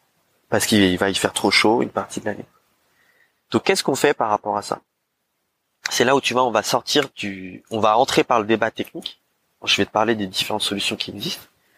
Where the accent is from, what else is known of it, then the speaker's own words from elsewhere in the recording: Paris, Île-de-France, France; non pas en tant qu'élu, mais en tant que Parisien